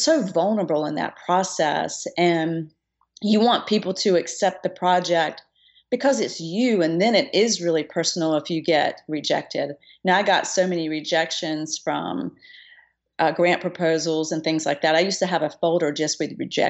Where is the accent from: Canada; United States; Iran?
United States; Pink Hill, North Carolina; I move away from Pink Hill, my hometown, and I start getting this vibe that tobacco farming is bad.